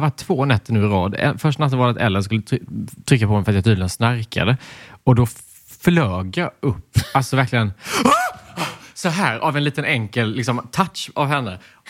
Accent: Småland, Sweden; accent: Småland dialect; Alltså småländskan är inte en funktionell dialekt.

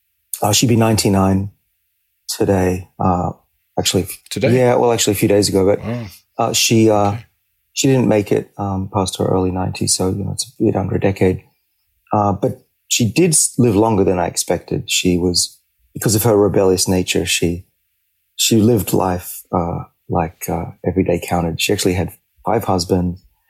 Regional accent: Australia; moved away as an adult; we kids growing up in Australia, where I was for the first 25 years of my life, we would walk through the bush

